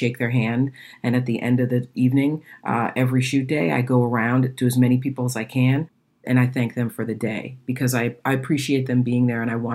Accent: Boston, Massachusetts, United States; So I'm from Boston. So at the time I was speaking at Boston Partners in Education

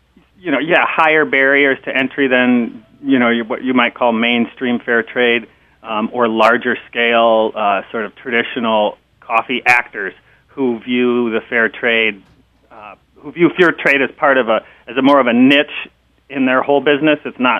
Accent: Minneapolis, Minnesota, United States; Well, I grew up in the Midwest, which is I grew up actually in Minneapolis

